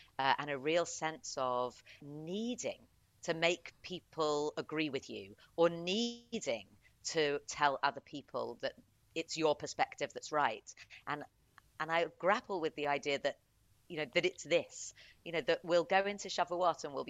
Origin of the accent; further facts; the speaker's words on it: United Kingdom; as British Jews that come together in such a kind of extreme of diversity in so many different ways